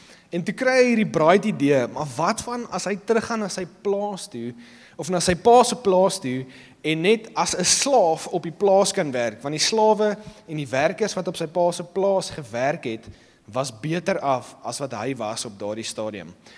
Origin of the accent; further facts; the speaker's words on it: Gauteng, South Africa; En so ek het groot geword in Gauteng en op die ouderdom van 9 is my pa oorlede.